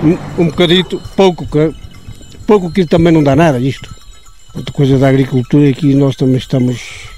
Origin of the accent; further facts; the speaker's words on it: Cova de Lua, Norte, Portugal; Somos daqui de Cova de Lua.